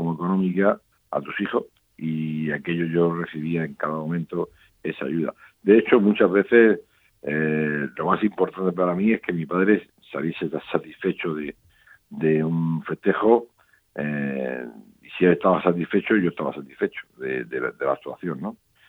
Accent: Murcia, Region of Murcia, Spain; y en plena feria de Murcia, en mi tierra, con mi público, mi gente

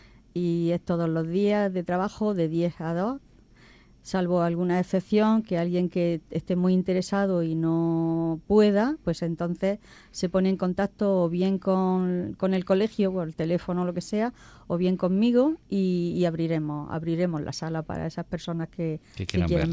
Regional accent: Lorca, Region of Murcia, Spain; born there; now in Murcia, Spain; yo también soy lorquina, aunque estoy viviendo aquí en Murcia ya 24 años, pero he nacido en Lorca y tengo las raíces allí, familia, amigos y en fin. En mi pueblo.

